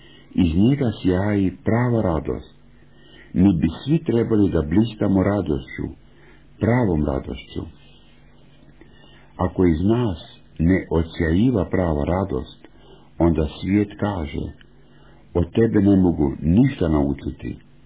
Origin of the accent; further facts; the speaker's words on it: Switzerland; 14 godina se molim Bogu da mi dozvoli da dođem k vama propovijedati, jer ja sam Švicarac.